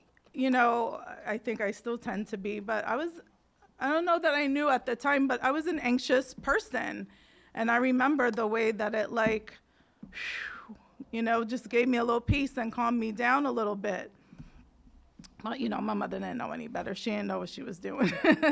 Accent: Staten Island, New York, United States; So I grew up in Staten Island, New York. I am a latchkey kid.

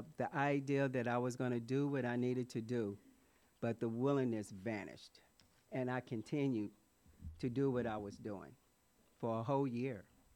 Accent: Kansas City, Missouri, United States; You know, I'm not from San Diego. I'm from Kansas City, Missouri.

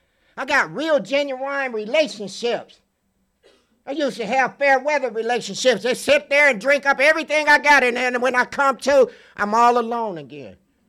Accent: San Diego, California, United States; I grew up in Southeast San Diego. I've been here 54 years.

